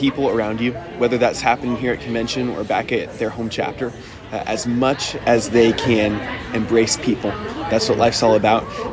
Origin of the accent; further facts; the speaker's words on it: Oregon, United States; I'm from Oregon, all the way over on the West Coast.